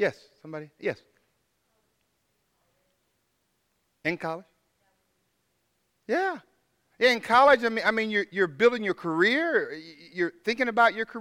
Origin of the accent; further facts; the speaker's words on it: Tallahassee, Florida, United States; I grew up in Tallahassee. And in Tallahassee, we do things slowly.